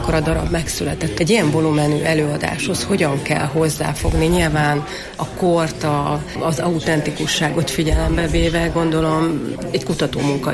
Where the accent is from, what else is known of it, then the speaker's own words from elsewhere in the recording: Eger, Heves, Hungary; egriként szerintem nagyon sokan vagyunk, akik szinte 20 éve kilátogatunk.